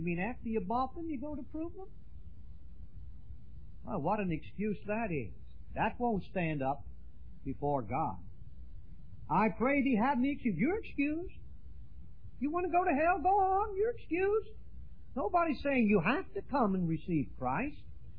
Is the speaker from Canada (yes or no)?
no; Pennsylvania, United States; I come from the Pennsylvania Dutch country. I shouldn't have said that. Back when I was a boy, that's a Pennsylvania Dutch expression.